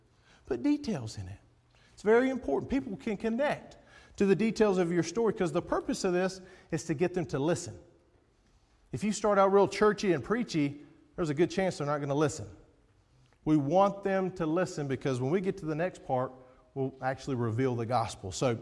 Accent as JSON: {"language": "English", "town": "Stokesdale", "region": "North Carolina", "country": "United States", "tie": "born or raised there", "said": "I grew up in Stokesdale, North Carolina, with a wonderful mom and dad and three brothers."}